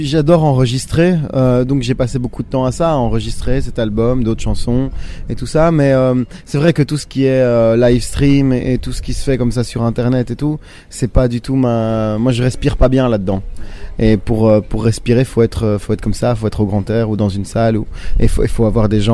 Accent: Brussels, Brussels-Capital Region, Belgium; Moi, je viens de Bruxelles

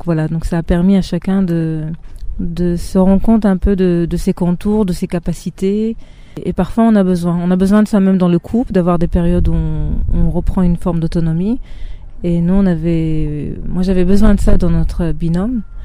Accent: Israel; born or raised there; French is a second language; moved away

